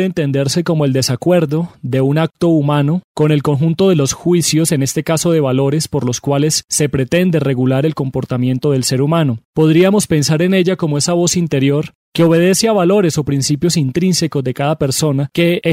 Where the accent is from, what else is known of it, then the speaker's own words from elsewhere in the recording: Colombia; nosotros como colombianos debemos asumir